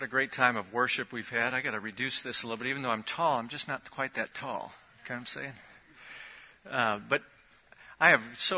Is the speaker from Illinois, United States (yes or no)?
yes; Chicago, Illinois, United States; moved away; But I am from Chicago originally. Don't hold that against me, because I am now truly 17 years here.